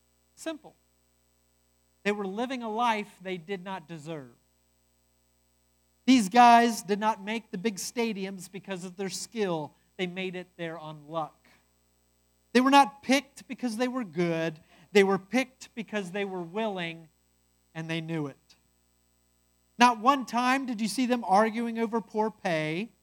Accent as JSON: {"language": "English", "town": "Cincinnati", "region": "Ohio", "country": "United States", "said": "I am a Reds fan. I'm from Cincinnati. I grew up on baseball more than you all could even imagine."}